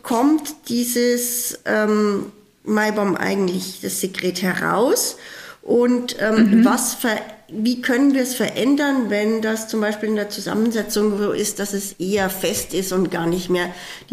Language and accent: German; Bavaria, Germany; Also erstens, wie Sie ja gesagt haben, komme ich aus dem Chiemgau.